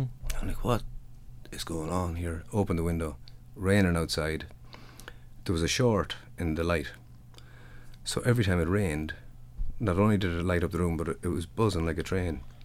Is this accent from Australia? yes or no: no; Glasson, Westmeath, Ireland; now in United States; I'm from Athlone, about 4 miles outside Athlone, a place called Glasson on the westerly bank of the River Shannon. I've been living in the States for the last 20 plus years.